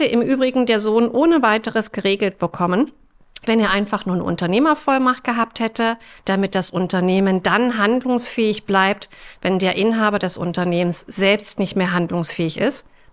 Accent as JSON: {"language": "German", "region": "Berlin", "country": "Germany", "said": "Ich komme aus Berlin"}